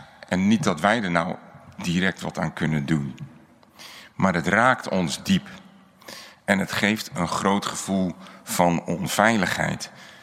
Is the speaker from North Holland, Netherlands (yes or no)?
yes; Amsterdam, North Holland, Netherlands; Ja, ik kom uit Amsterdam